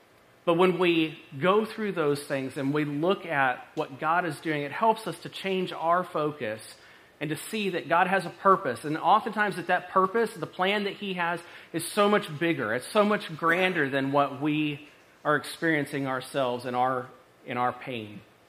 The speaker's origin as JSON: {"language": "English", "region": "Washington", "country": "United States", "said": "And I'm from Washington. I don't understand, you know, like mesocyclones and all the things."}